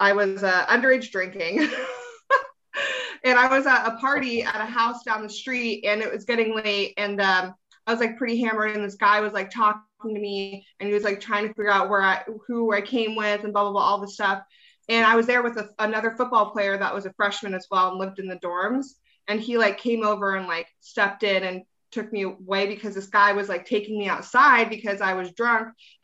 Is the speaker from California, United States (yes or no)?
yes; Rosemont, California, United States; I'm from Rosemont.